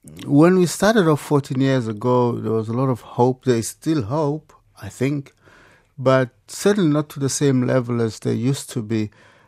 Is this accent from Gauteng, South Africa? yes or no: yes; Randfontein, Gauteng, South Africa; Actually, I was born in Randfontein, in the West Rand. So that's where I grew up.